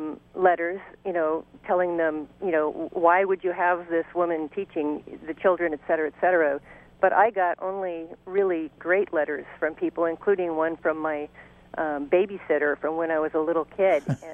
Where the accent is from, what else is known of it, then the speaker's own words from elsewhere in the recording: San Jose, California, United States; But I came out in my hometown in a full-page article in the San Jose Mercury News.